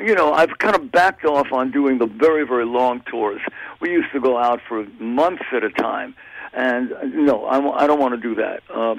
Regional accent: New York, United States; now in California, United States; I mean, I am a New Yorker, even though I've lived in California longer than I was in New York. But once you come from New York, you're always a New Yorker.

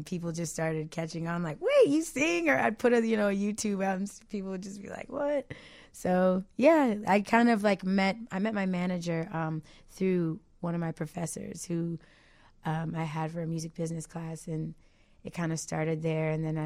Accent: Detroit, Michigan, United States; No, I'm from Detroit.

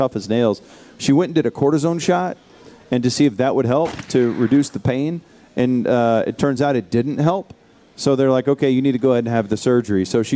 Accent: Texas, United States; We grew up here in the Metroplex.

